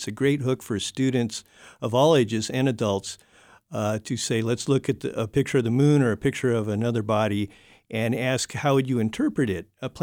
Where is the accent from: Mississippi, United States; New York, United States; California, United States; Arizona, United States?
California, United States; Pasadena; planetary science has fascinated me since I was growing up in Pasadena during the race to the moon.